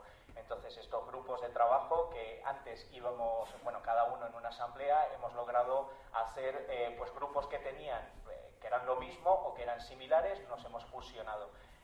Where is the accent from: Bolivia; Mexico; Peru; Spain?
Spain; Villaverde, Community of Madrid; Soy de Villaverde, realmente represento la asamblea ahora mismo del distrito.